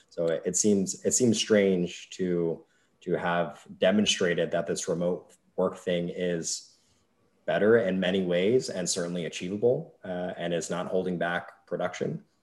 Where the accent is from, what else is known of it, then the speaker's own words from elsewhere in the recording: Philadelphia, Pennsylvania, United States; now in St. Petersburg, United States; So I was in Atlanta. My co-founder was in England. We grew up in the Philly area together.